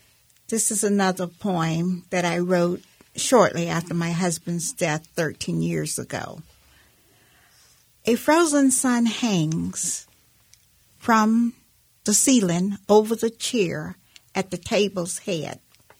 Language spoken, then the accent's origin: English; the South, United States; And I was born and raised in the South, and I go back every once in a while